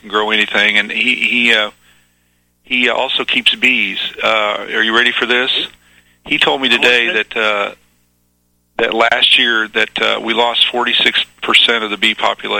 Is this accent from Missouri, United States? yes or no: yes; Missouri, United States; Now, in my lifetime, because I grew up in Missouri, I've never ever heard of.